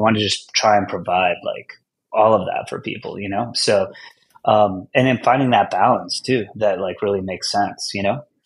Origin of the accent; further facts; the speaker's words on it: Wantagh, New York, United States; I was born and raised on Long Island. Yeah, you know, like I grew up in Wantagh, which is like right by Jones Beach